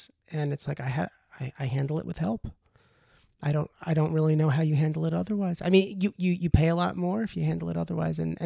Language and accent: English; New York, United States; I grew up on Long Island, so I'm not from here.